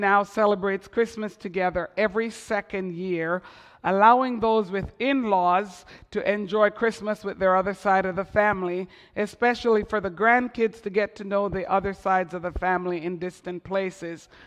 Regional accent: Montreal, Quebec, Canada; also born or lived in Ottawa; Growing up in Montreal and then in Ottawa

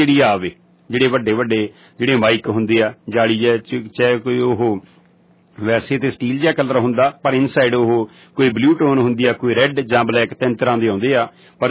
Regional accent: Punjab, India; ਮੇਰੇ ਪਿੰਡ ਤੋਂ ਜਲੰਧਰ ਤਕਰੀਬਨ ਜੇ ਅੱਧਾ ਕੁ ਘੰਟਾ ਵੈਸੇ ਆਮ ਲੱਗ ਜਾਂਦਾ

